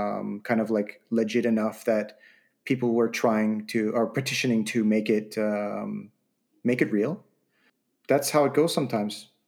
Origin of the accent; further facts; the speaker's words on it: Vancouver, British Columbia, Canada; So I'm coming from Vancouver, in case those of you listening don't know.